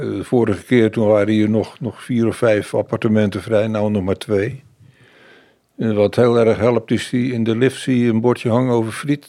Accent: Goes, Zeeland, Netherlands; Ik ben in Goes opgegroeid.

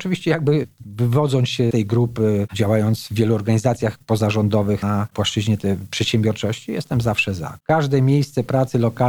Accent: Wrocław, Lower Silesian Voivodeship, Poland; urodziłem się we Wrocławiu, 45 lat, mieszkałem we Wrocławiu

